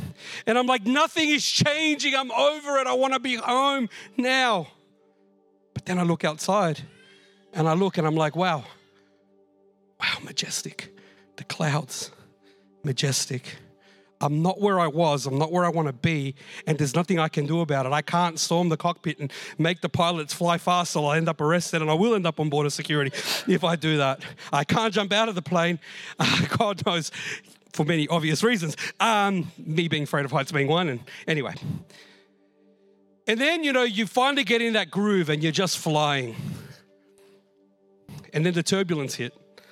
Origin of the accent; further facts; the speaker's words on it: Australia; I know I'm Latin American, but I'm more of an Aussie. I've grown up here, right?